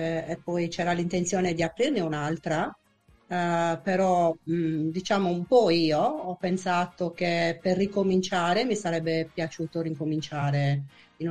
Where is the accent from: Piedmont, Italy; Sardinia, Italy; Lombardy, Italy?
Sardinia, Italy; Cagliari; moved away as an adult; noi veniamo da Cagliari, dalla Sardegna.